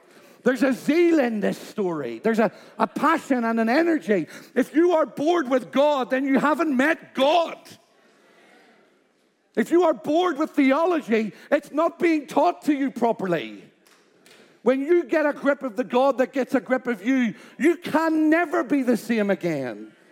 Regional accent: Ireland; I am from Ireland.

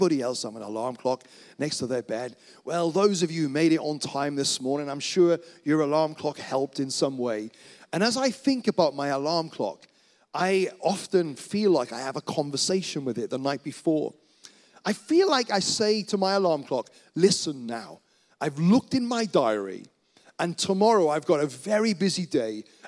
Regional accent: Wales, United Kingdom; I'm from Wales originally

